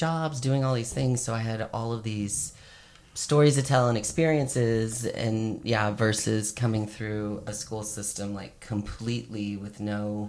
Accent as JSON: {"language": "English", "town": "Houston", "region": "Texas", "country": "United States", "lives_now": "Austin, United States", "said": "Well, so I'm from Houston originally. And so growing up queer in Texas, I got to Austin as quickly as possible"}